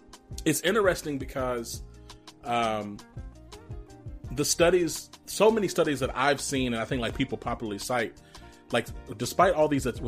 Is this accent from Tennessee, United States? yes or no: no; Rome, Georgia, United States; born there; I was born in Rome, Georgia.